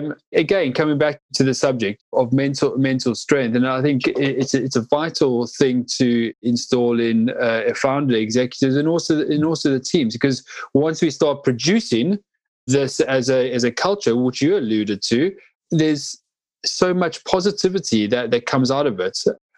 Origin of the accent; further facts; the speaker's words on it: South Africa; I grew up in South Africa, and I grew up at the, you know, at the end of apartheid, right?